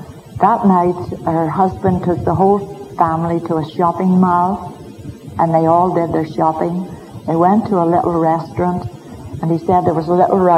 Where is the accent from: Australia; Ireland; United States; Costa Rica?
Ireland; He was so pleased that I was from Ireland and I wanted to see Thanksgiving Square